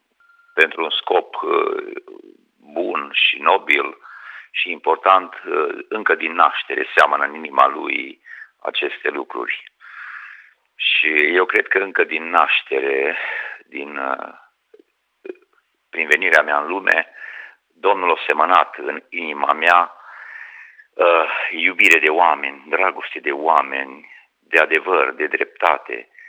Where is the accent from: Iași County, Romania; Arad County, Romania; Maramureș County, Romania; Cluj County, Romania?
Maramureș County, Romania; Teritia; born there; în satul în care eu m-am născut, de exemplu, pe Teritia, județul Maramureș